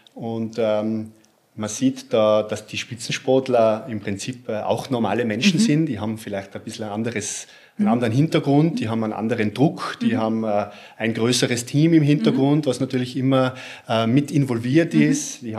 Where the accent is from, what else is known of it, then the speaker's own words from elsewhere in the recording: Innsbruck, Tyrol, Austria; born there; accent: Tyrolean; Also ich bin ein gebürtiger Innsbrucker, wie man vielleicht hört.